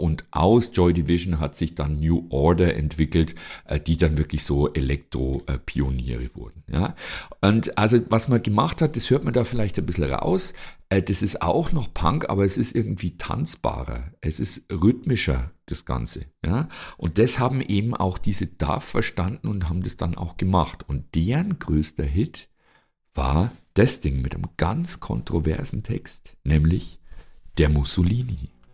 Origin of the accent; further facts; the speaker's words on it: Bavaria, Germany; ich bin aus Bayern